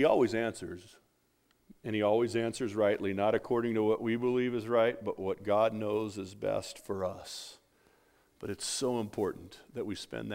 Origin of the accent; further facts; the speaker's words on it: California, United States; I'm from California.